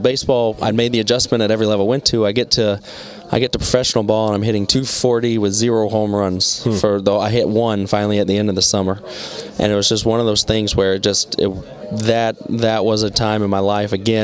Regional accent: the South, United States; You know, me growing up in the South, and then you meet them

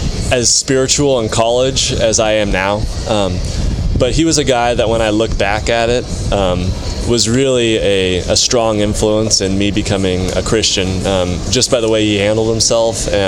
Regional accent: California, United States; You know, I came in being from Southern California thinking that, hey, it's only Division III.

